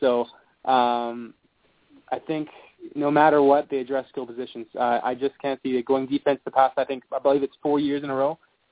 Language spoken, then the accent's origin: English; Calgary, Alberta, Canada; I'm from Calgary, Alberta. So it's the western side of Canada.